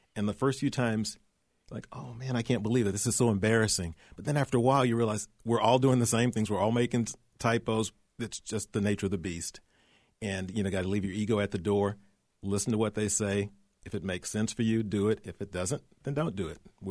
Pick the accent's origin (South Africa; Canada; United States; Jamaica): United States; Houston, Texas; also born or lived in Austin; Yeah, I used to live in Austin. I'm from Houston, but I lived in Austin for about 7 years.